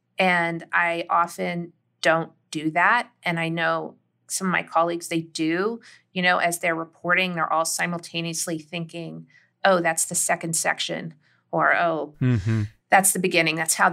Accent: the South, United States; Like, I just know deep in my bones as a Southerner that, you know, having grown up that way

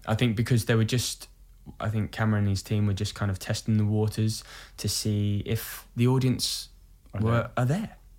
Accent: Brighton, South East England, United Kingdom; Brighton.

